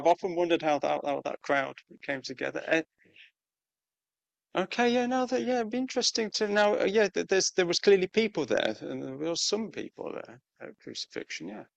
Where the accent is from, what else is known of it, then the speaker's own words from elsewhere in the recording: Leicester, East Midlands, United Kingdom; I'm from Leicester and my family's still from Leicester